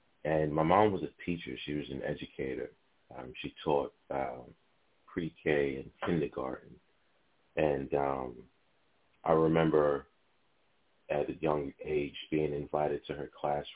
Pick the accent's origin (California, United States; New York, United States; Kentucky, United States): New York, United States; Harlem; I'm from Harlem, and I have this curriculum.